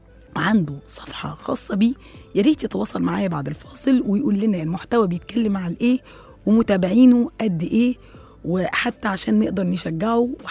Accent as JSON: {"language": "Arabic", "country": "Egypt", "said": "وناس كتيرة جدا على فكرة عندنا في مصر اتشهرت"}